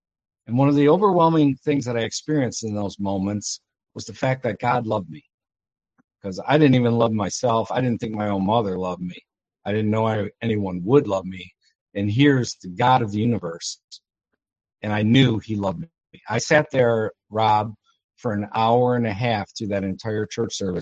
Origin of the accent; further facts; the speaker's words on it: Detroit, Michigan, United States; Well, I was raised in Detroit, Michigan, where I grew up. I was a minority.